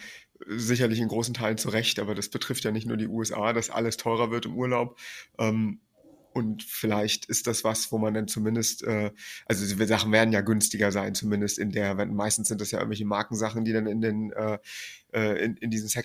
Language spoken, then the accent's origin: German; Northern Germany, Germany; nun komme ich aus Norddeutschland, die nächste große Stadt war Kiel